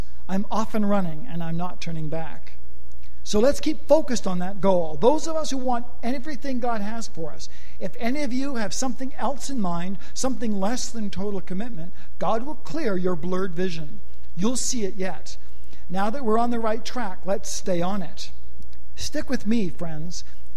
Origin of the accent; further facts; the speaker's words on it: Canada; moved away; I mean, I'm from Canada, and when people blame me for the snow and the cold weather, I say, no, it's I'm from Canada.